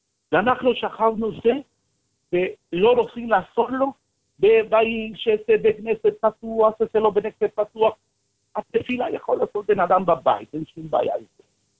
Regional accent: El Salvador; Hebrew is a second language; now in Israel; אני באתי מאל סלבדור, עולה חדש מאל סלבדור, מבנגב.

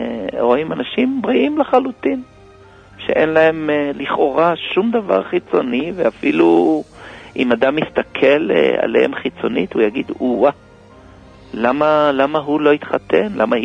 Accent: Kiryat Malachi, Southern District, Israel; born there; נולדתי בקירת מלאכי, בבית דתי. אני הכי קטן בבית.

